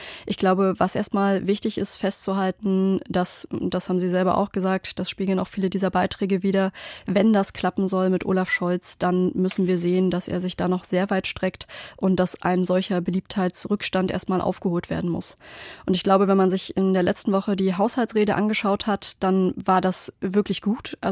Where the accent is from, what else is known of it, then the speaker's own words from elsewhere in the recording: East Germany, Germany; als Ostdeutsche, als Frau, als jemand, der auch aus nicht der gleichen sozialen Schicht kommt wie Friedrich Merz